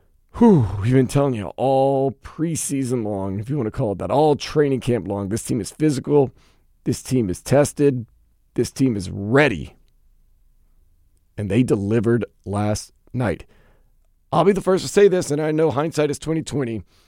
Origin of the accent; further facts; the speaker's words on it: Louisiana, United States; born and raised in South Louisiana, football is, college football especially, and I know college, pro football is big too, but it is king.